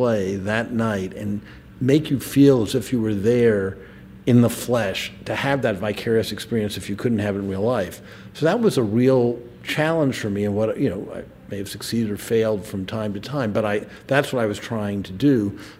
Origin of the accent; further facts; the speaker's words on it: Washington, District of Columbia, United States; Because when I was growing up in Washington, and there, most shows I'd read about, like in the New York Times, I couldn't see.